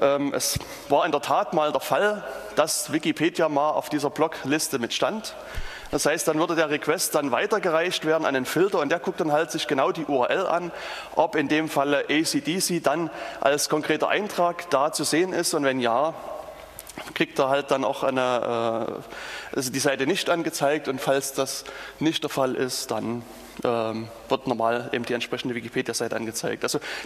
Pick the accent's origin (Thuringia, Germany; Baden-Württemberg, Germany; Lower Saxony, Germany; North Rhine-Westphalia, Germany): Thuringia, Germany; Jena; ich selbst, ich komme aus Jena